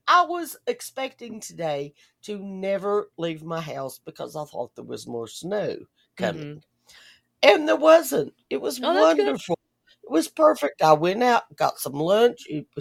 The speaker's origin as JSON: {"language": "English", "region": "the South", "country": "United States", "accent": "Southern", "said": "Well, you know, I get really Southern with my language when my anger comes."}